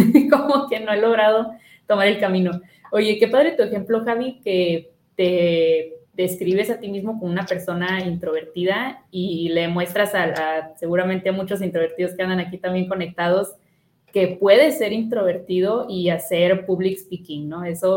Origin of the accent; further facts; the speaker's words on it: Monterrey, Nuevo León, Mexico; Soy de Monterrey, México, de acá del norte, de la ciudad del clima loco. Ahorita ya estamos como a 18 grados, algo así, y ayer estábamos a más de 30. Pero eso ya es nuestro día a día.